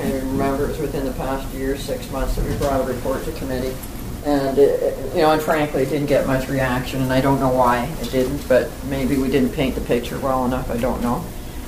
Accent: Alberta, Canada; So I came from Alberta.

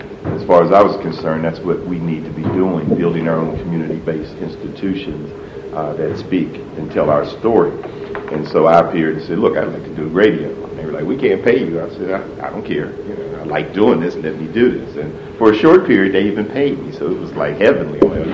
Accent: Pittsburgh, Pennsylvania, United States; lifelong Pittsburgher. So I like to say, when people want to get in fancy introductions, I'm a brother from Homewood.

